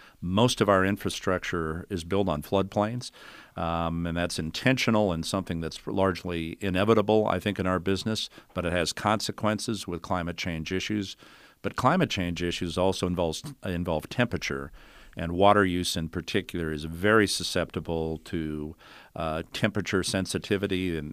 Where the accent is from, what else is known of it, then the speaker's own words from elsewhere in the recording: Nevada, Iowa, United States; Larry is calling from my hometown. I'm a Nevadan, not to be confused with a Nevadan.